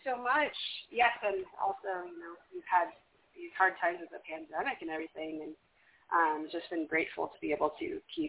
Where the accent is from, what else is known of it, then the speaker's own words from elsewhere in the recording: Seattle, Washington, United States; I'm originally from Seattle.